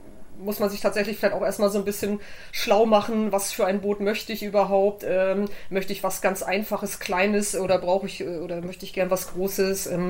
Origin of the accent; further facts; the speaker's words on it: Flensburg, Schleswig-Holstein, Germany; born there; Ich bin in Flensburg geboren und war damals schon als Kind auf der Ostsee unterwegs und so weiter mit meinen Eltern.